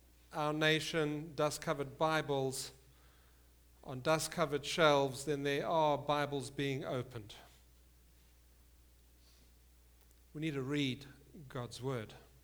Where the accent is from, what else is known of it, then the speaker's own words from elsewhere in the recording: Orillia, Ontario, Canada; accent: Orillia; So here you go, here I am with my Orillia accent.